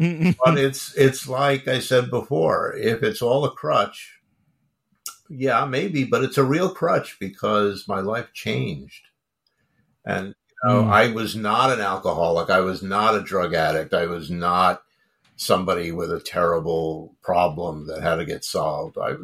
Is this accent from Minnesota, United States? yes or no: no; New York, United States; I hadn't known any Protestants. I grew up in New York. There aren't many Protestants in New York.